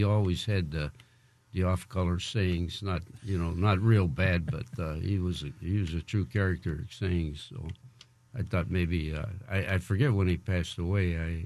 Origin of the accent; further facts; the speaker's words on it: Ohio, United States; I'm from Northeastern Ohio, so Western Open was way more to us than the U.S. Open because of Midwestern.